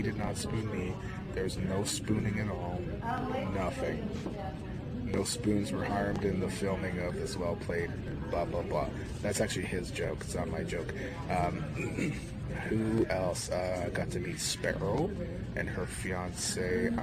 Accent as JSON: {"language": "English", "country": "Canada", "said": "because I'm Canadian, eh?"}